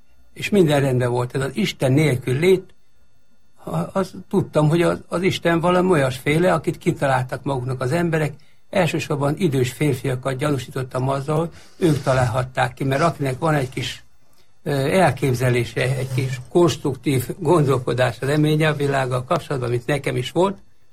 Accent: Nyíregyháza, Szabolcs-Szatmár-Bereg, Hungary; 38-ban születtem, 40-ben Nyíregyházára kerültünk, ott jártam gimnáziumba

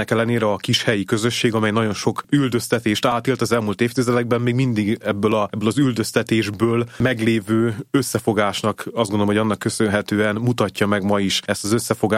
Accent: Oroszlány, Komárom-Esztergom, Hungary; Dunántúról származom, egy kisvárosból, oroszlányból, Komárom-Esztergom megyéből, ami számomra nagyon kedves, hiszen ott a környéken nagyon sok egyházi emlék

